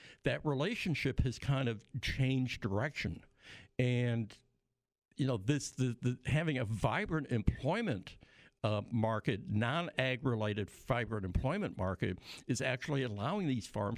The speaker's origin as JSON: {"language": "English", "region": "Illinois", "country": "United States", "said": "A grain farmer, I'm from Illinois, and it's corn and beans."}